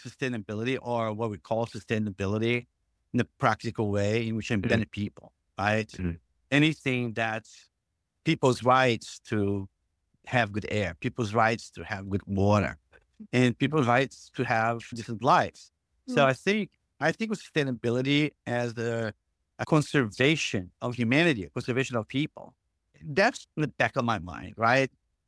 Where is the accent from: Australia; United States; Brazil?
Brazil; Growing up in Brazil was magical